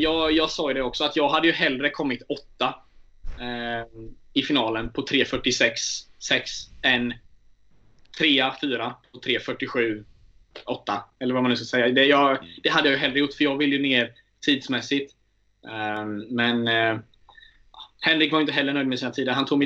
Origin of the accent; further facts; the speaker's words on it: Nässjö, Jönköping County, Sweden; när jag kom från Nässjö så hade jag inte simmat så himla långt